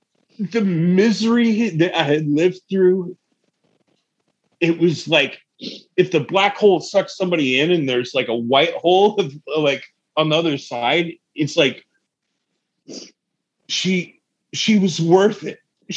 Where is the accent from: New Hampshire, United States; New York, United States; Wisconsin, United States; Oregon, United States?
Oregon, United States; And I came up back to my home state, came back to Oregon